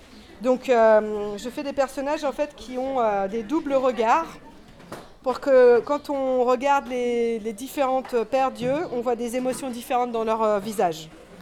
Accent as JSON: {"language": "French", "country": "France", "said": "Moi je suis française, j'habite à Paris et je fais des peintures sur les murs depuis 15 ans, c'est mon travail."}